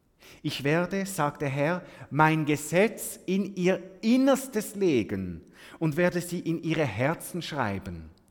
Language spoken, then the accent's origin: German; Switzerland; wie man vielleicht bei uns in der Schweiz oder im Westen denkt.